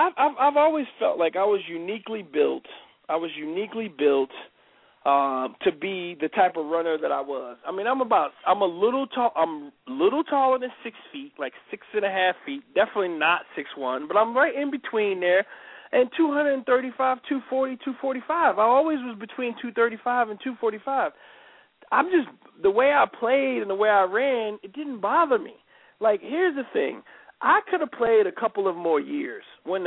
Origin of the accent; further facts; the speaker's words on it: New Jersey, United States; I'm from New Jersey, man. I'm a knucklehead.